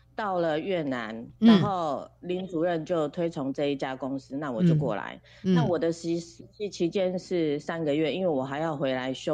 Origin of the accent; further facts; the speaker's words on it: Taiwan; 因为我是台湾人，老板也是台湾人